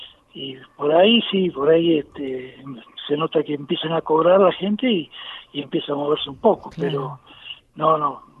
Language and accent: Spanish; Haedo, Buenos Aires Province, Argentina; moved away as an adult; now in Tandil, Argentina; Yo era de Aedo.